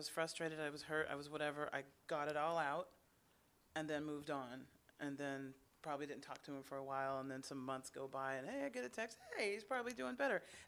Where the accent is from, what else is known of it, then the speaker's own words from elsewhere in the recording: New Orleans, Louisiana, United States; also born or lived in San Antonio / San Bernardino; Originally, my family's from New Orleans. I was born in San Antonio and raised between New Orleans and San Bernardino. I'm from New Orleans by way of San Bernardino.